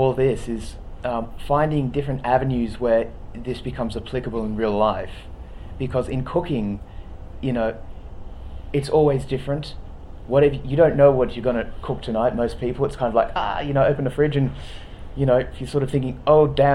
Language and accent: English; Kalamunda, Western Australia, Australia; I come from Kalamunda, so I'm more grown up around artists.